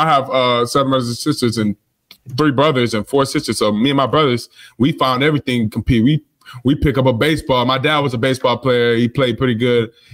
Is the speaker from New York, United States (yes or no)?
no; North Carolina, United States; He was at Plantation. I came down from North Carolina.